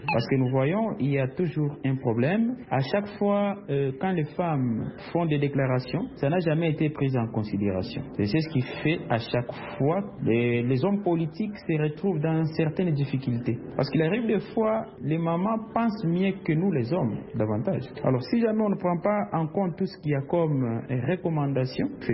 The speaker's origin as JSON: {"language": "French", "country": "DR Congo", "said": "ici chez nous, en RDC"}